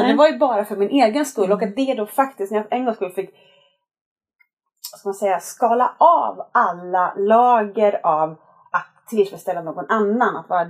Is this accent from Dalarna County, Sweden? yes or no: yes; Dalarna County, Sweden; Det var väldigt klassiska moramönster och kurbitsmönster, för jag är från Dalarna.